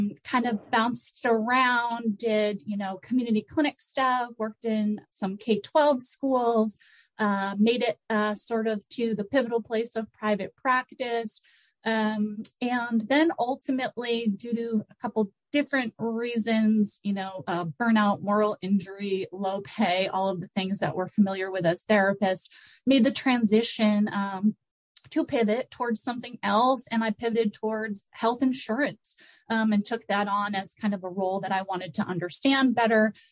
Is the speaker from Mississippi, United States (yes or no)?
no; Maine, United States; I'm originally from Maine, a little town outside of Portland, Maine, actually. That's where I grew up.